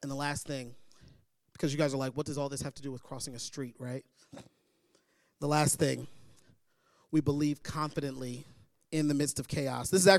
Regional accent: Baltimore, Maryland, United States; I grew up in Baltimore City.

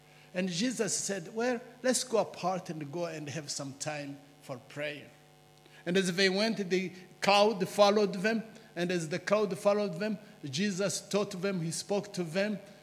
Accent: Rwanda; As I said, I come from Rwanda, from an Anglican church, where we have about 1.2 million members in the Anglican church.

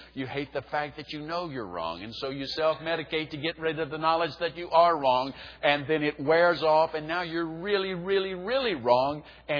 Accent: Alabama, United States; You know, I grew up in South Alabama in a racist family. I learned racism in that atmosphere, okay?

